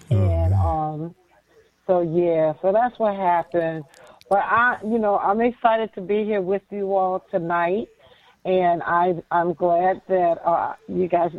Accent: Jamaica; I'm a Jamaican. Because I have many jobs. I'm serious. There must be some Caribbean blood in me because I know the Caribbean, they work multiple jobs.

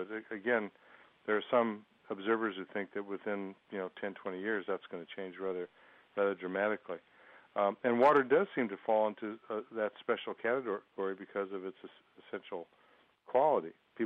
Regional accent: San Jose, California, United States; I come from a city, it's my hometown of San Jose, California, where the water's been privatized almost forever.

